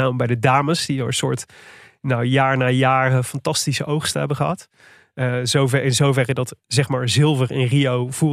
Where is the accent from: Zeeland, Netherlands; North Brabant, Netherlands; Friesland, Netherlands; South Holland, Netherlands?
North Brabant, Netherlands; Ja, ik ben het daarmee eens als Brabander.